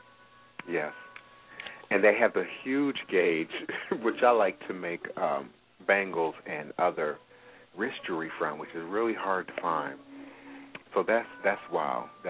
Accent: Chicago, Illinois, United States; I'm from Chicago, too, in case you didn't realize that.

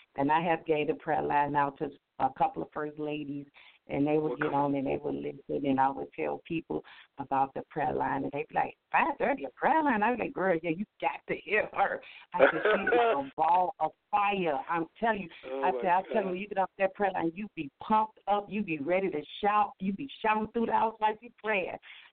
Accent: Genesee, Illinois, United States; I'm from Genesee, Illinois.

